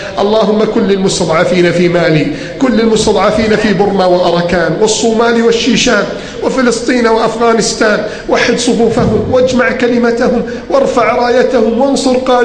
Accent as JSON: {"language": "Arabic", "country": "Egypt"}